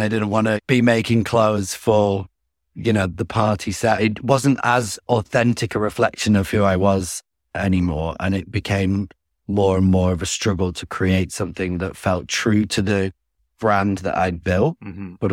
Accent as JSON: {"language": "English", "town": "Ramsbottom", "region": "North West England", "country": "United Kingdom", "tie": "born or raised there", "said": "Growing up in Ramsbottom was not, wasn't all bad."}